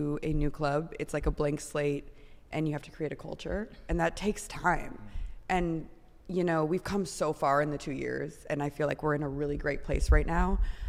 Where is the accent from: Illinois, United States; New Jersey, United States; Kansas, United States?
Illinois, United States; Chicago; now in Los Angeles, United States; I'm from Chicago.